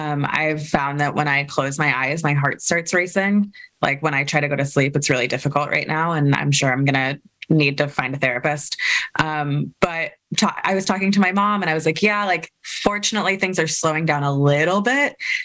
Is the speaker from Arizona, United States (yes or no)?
no; Kentucky, United States; I grew up Jewish in Kentucky, so it's a lot about that.